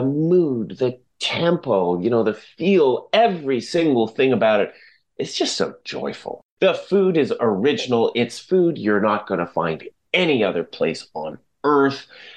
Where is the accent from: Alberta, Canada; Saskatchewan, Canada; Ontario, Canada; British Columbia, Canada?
British Columbia, Canada; I grew up in the Fraser Valley and my family, we had a tent trailer probably, I guess, when I was about 10.